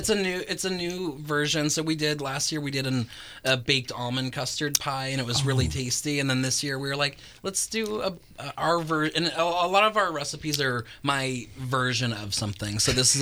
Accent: Healdsburg, California, United States; Yeah, I was born and raised in Healdsburg. Okay. So I'm very local, small town boy.

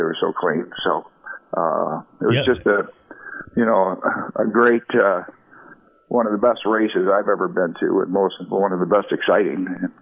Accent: Jackson, Michigan, United States; we're all born and raised in Jackson, Michigan

